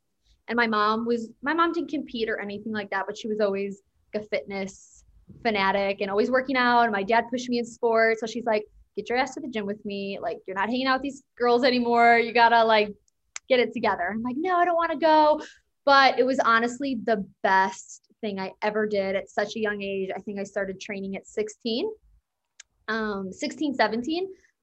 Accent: Chicago, Illinois, United States; I'm from Chicago, Illinois.

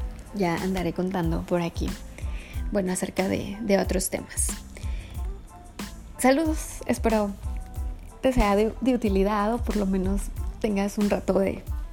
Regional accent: Mexico; Hazlo, soy mexicana, lo he hecho.

